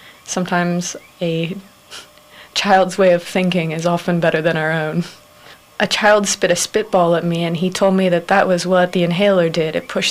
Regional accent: Pittsburgh, Pennsylvania, United States; I'm from Pittsburgh, Pennsylvania, and my major is nursing.

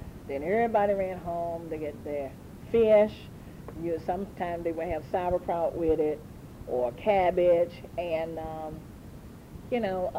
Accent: Caldwell, United States; born there; because I was born in Caldwell

